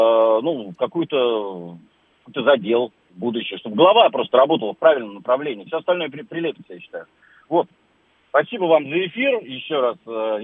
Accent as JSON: {"language": "Russian", "region": "Moscow", "country": "Russia", "said": "Я из Москвы, да?"}